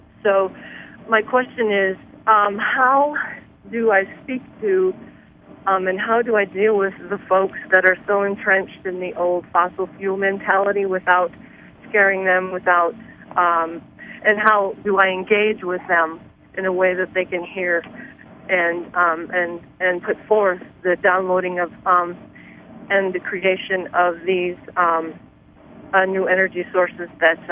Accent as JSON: {"language": "English", "region": "Colorado", "country": "United States", "said": "And I'm from Colorado, and I will be at your meeting next Sunday."}